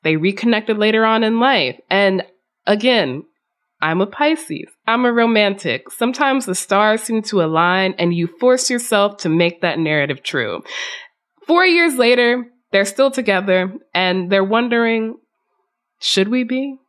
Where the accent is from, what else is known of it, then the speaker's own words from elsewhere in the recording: the South, United States; But also I grew up in the South.